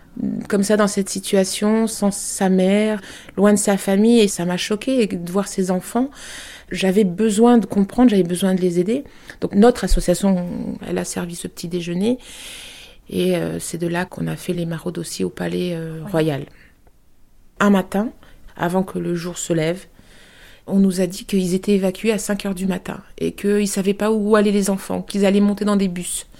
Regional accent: Île-de-France, France; je suis de Seine-et-Marne et j'habite proche de Couvray.

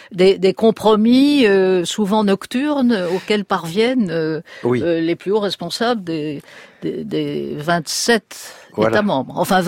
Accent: France; une institution très méconnue, et notamment chez nous, en France

